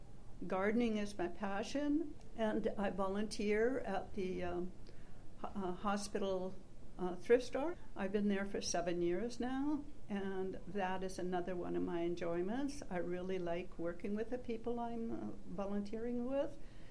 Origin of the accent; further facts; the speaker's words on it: India; born there; I was born in India to a father who was Canadian, because my grandfather came to Canada in 1906, and he went back to India to get married